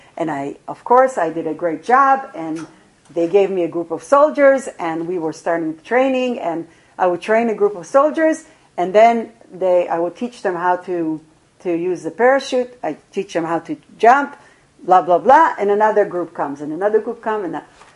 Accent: Israel; I grew up in Israel. I grew up in a frum home.

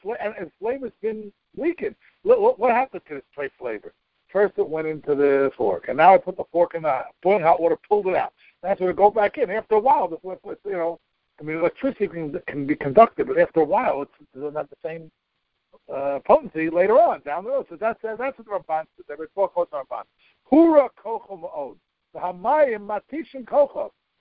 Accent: Teaneck, New Jersey, United States; When I grew up here in Teaneck, that's how the Rabbanim said that.

